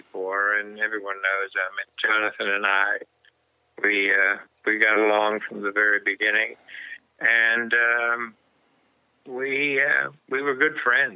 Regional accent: West Virginia, United States; Johnny was from Kentucky and I was from West Virginia

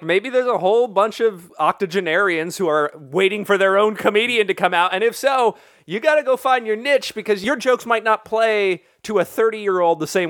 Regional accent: San Diego, California, United States; when I was younger, growing up in San Diego, it was truly a nerd thing.

